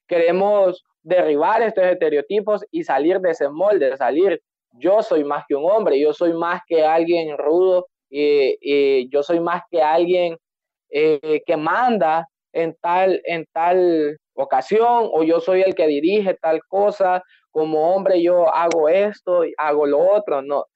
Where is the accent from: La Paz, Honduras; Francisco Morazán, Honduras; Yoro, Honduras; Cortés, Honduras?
Yoro, Honduras; El Progreso; soy de Honduras, exactamente del Progreso Yoro.